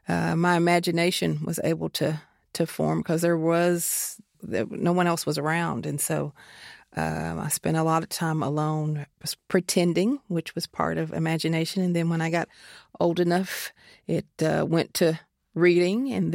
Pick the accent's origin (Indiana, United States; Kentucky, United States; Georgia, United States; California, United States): Kentucky, United States; accent: twang; Eastern Kentucky University, Eastern Kentucky, but people were making fun of my accent, that it was still sort of an anomaly to be African-American and have such a strong twang.